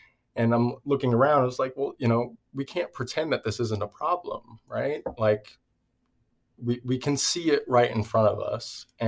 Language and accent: English; Everett, Washington, United States; So I grew up in Everett, Washington, and you that are listening might know, Everett, Washington is home of one of the biggest Boeing plants